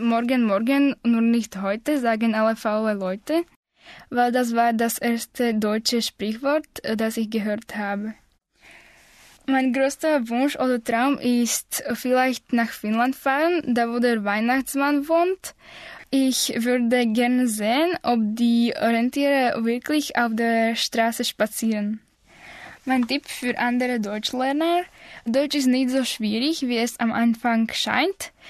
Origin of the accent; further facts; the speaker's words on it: Slovakia; German is a second language; komme aus der Slowakei. Ich bin im Jahr 1999 geboren und ich bin Studentin.